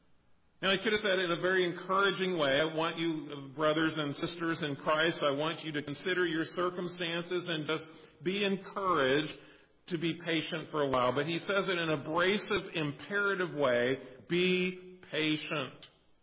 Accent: United States; I'm an American.

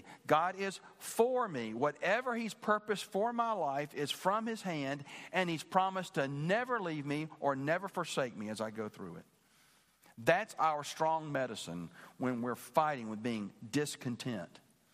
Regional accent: Birmingham, Alabama, United States; now in Warner Robins, United States; I was born in the South, and I am not a fan of brutally hot weather. And it's hotter here in Warner Robins than it was where I grew up in Birmingham, Alabama.

